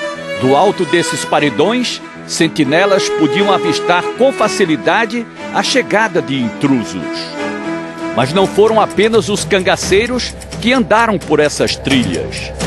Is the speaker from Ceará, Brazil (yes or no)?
yes; Ceará, Brazil; É que eu sou cearense e ele é de Pernambuco.